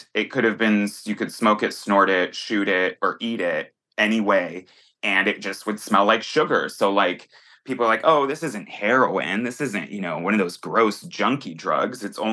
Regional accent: Mill Creek, Washington, United States; also born or lived in West Seattle / Everett / Lake Stevens; I grew up in Mill Creek. I was born in West Seattle. Then my family moved up to Everett and then Lake Stevens. And then most of my life was spent in Lake Stevens and Mill Creek.

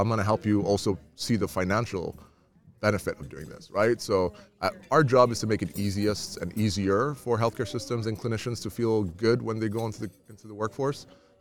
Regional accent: Kenya; I'm originally from Kenya, so I had to plug that in there.

